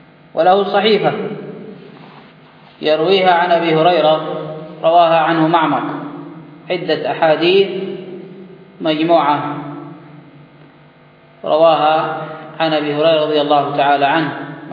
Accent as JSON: {"language": "Arabic", "country": "Yemen", "accent": "Yemeni", "said": "يعني كما يقال في لهجتنا اليمنية"}